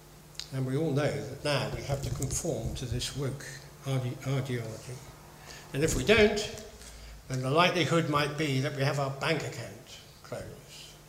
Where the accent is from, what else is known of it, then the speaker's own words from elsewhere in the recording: United Kingdom; We had British values, or values that we valued as British people, and anyone else who was a believer.